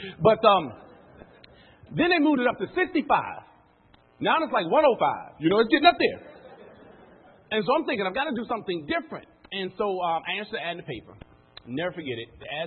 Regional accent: Maryland, United States; born and raised in Maryland, about 15 minutes outside of Washington, D.C., where I still reside.

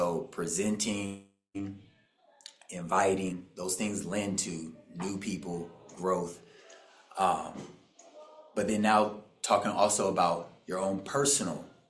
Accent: Tucson, Arizona, United States; I'm from Tucson, Arizona.

